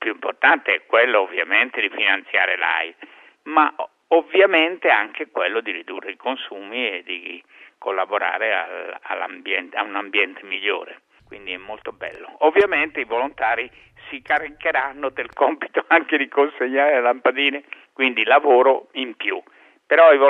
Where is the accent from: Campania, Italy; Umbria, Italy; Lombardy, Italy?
Lombardy, Italy; Bergamo; now in Rome, Italy; io bergamasco mi sento però cittadino di Roma fino al midollo